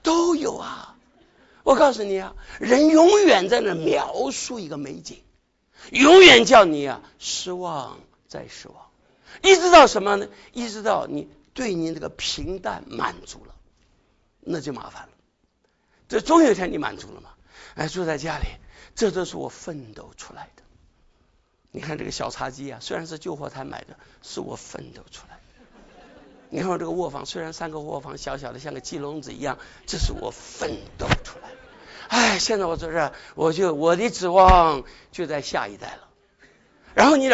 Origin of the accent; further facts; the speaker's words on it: Shaoxing, Zhejiang, China; 我是杭州旁边的绍兴啊，我敢跟人讲我是绍兴人啊